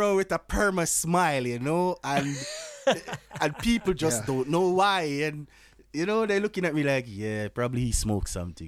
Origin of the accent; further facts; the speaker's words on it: Jamaica; So, because we know what, we are from Jamaica. We know what James Bond is.